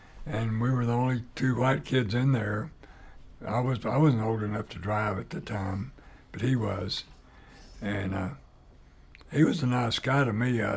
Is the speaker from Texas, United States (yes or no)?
yes; Atlanta, Texas, United States; born there; I'm from Atlanta, Texas, is where I was born.